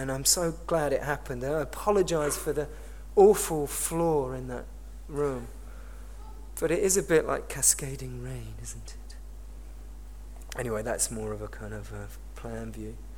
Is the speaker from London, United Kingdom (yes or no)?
yes; London, United Kingdom; These are London bricks, and I'm from London.